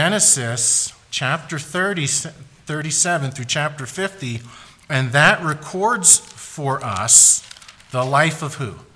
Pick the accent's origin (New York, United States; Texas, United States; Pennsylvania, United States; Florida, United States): Pennsylvania, United States; We are from Pennsylvania, and we are just about an hour northwest outside of Philadelphia.